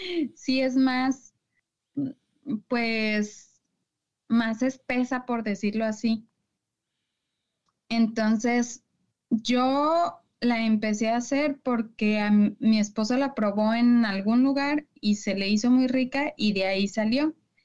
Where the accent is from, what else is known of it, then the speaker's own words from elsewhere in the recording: Tlaquepaque, Jalisco, Mexico; de donde yo soy, de Tlaquepaque, las salsas martajadas o las salsas frescas son como lo más común